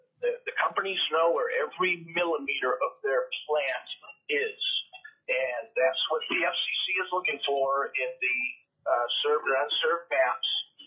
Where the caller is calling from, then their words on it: Bethel, Alaska, United States; I'm calling from Bethel.